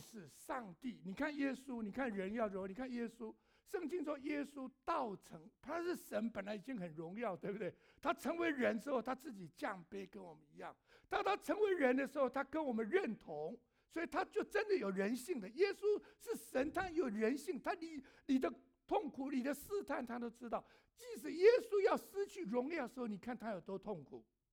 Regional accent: United States; 所以呢，我们美国人常常有一个 it matter， 对不对？

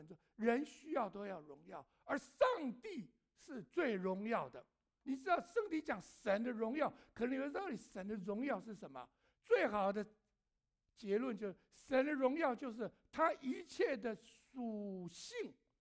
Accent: United States; 所以呢，我们美国人常常有一个 it matter， 对不对？

